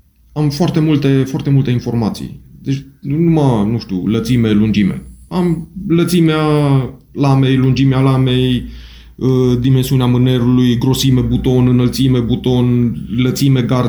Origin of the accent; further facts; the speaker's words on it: Timișoara, Timiș County, Romania; Exact așa cum trebuie, sunt timișorean și îmi dorea mult.